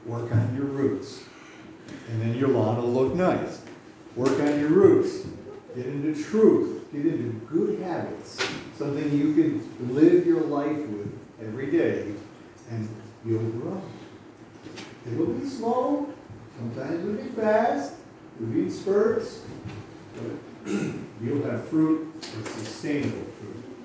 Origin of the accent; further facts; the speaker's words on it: Buffalo, New York, United States; I grew up near Buffalo, and there was some sleazy, we used to joke about some of the sleazy areas in Buffalo